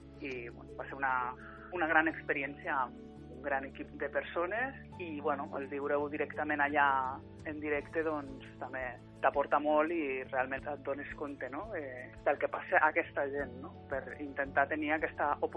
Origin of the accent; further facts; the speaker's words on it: Escaldes-Engordany, Andorra; Jo situaria la meva llumeta a Escaldes d'Engordany, a Andorra, que és d'on vinc. Soc originària d'Andorra i m'estimo molt la meva terra.